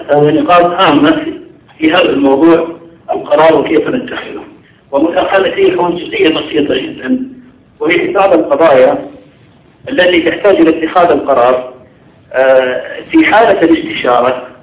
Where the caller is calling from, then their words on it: Abha, Asir, Saudi Arabia; وأنا هنا من أبها